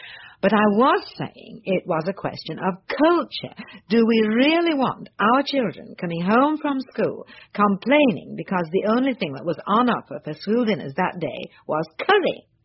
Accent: Hull, Yorkshire and the Humber, United Kingdom; So when I was a little girl growing up in Hull, while we were never what anyone would ever call rich, you'd be hard-pressed to describe us as poor.

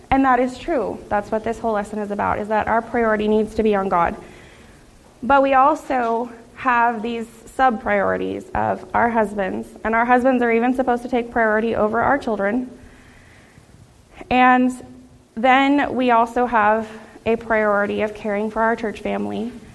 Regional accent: Texas, United States; So, as a Texan, what is your perception of quality ice cream?

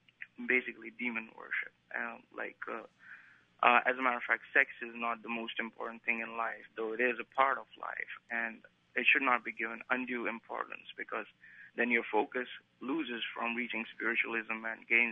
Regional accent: India; I'm originally from India

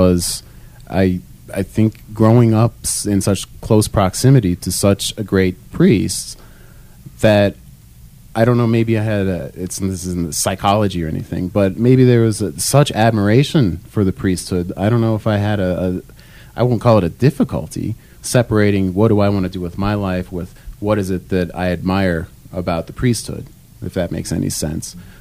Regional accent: Piqua, Ohio, United States; my parish priest growing up in Piqua, Ohio, a small, I don't know, maybe 20,000 people in the town.

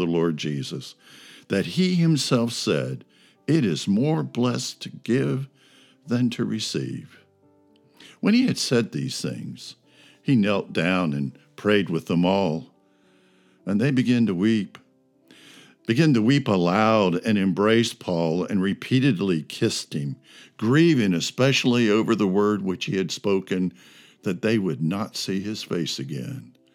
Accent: Norfolk, Virginia, United States; I grew up in Norfolk, Virginia.

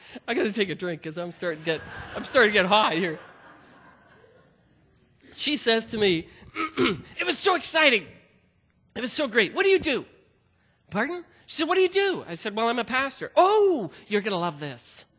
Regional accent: Prince Albert, Saskatchewan, Canada; well, no, I'm from Prince Albert

